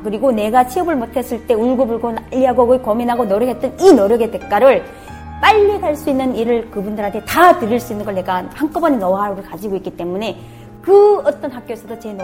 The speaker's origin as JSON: {"language": "Korean", "country": "North Korea", "said": "저는 탈북자입니다."}